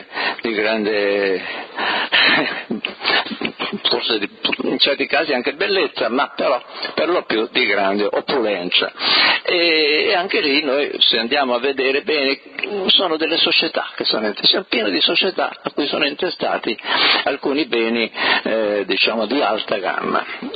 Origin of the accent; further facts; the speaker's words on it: Genoa, Liguria, Italy; Io sono genovese e so che Genova è stata una delle fondatrici di questo nuovo tipo di potere economico finanziario.